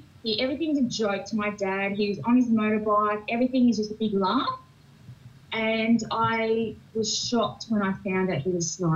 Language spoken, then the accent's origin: English; Nowra, New South Wales, Australia; Third generation. My parents are Army. So all I have known and lived and breathed is the defense. So I joined up when I was 19 from Nowra, which is in the south coast of New South Wales.